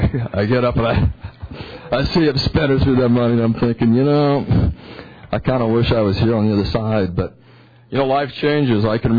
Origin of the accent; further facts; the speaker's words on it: Lander, Wyoming, United States; I was from Lander, or Bob and I are from Lander.